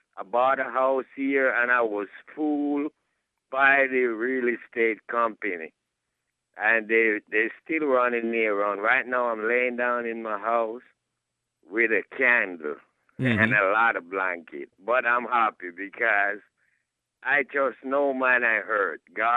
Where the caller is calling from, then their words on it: Akron, Ohio, United States; But before I go, I want to tell you that I'm not far from Brecksville. I'm in Akron.